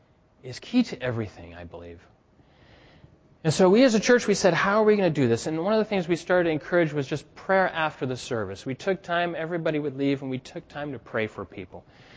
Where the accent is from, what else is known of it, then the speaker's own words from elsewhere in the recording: Burkina Faso; now in Senegal; Growing up in Burkina and now working in Senegal, as I speak to the people, there's a lot of this spiritual battle going on.